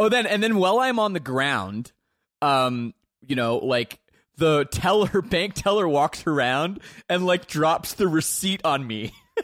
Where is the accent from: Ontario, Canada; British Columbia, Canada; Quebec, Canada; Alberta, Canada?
Ontario, Canada; Toronto; I grew up in the Toronto suburbs.